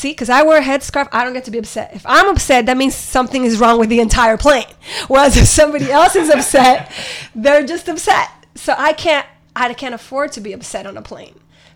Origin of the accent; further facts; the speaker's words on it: Miami, Florida, United States; I grew up watching my neighbors idolize Reagan. I grew up in Little Havana.